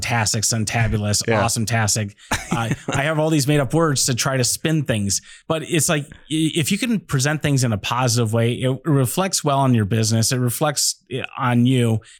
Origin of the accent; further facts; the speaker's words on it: Montana, United States; I grew up in Montana hiking in the mountains where I'd start out at sunny and 80 and it'd be snowing on me at the end of the day.